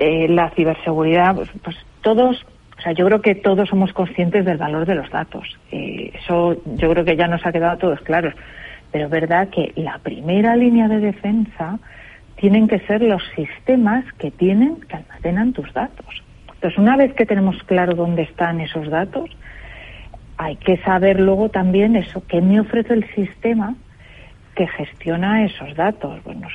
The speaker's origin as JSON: {"language": "Spanish", "country": "Spain", "said": "para mí me parece algo súper relevante como española"}